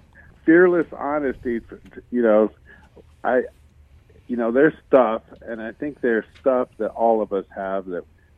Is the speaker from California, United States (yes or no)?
no; Memphis, Tennessee, United States; Being that I grew up and in Memphis. That's where I thought I would start. And immediately I bought a plane ticket, and I flew home to Memphis